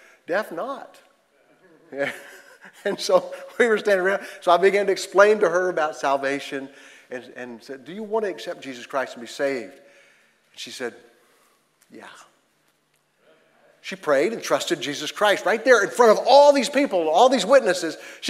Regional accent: Florida, United States; I said, "I'm from Florida."

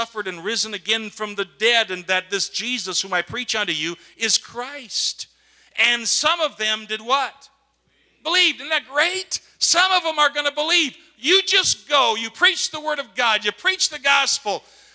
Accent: Wisconsin, United States; I was raised in Wisconsin, cow country, cheese country.

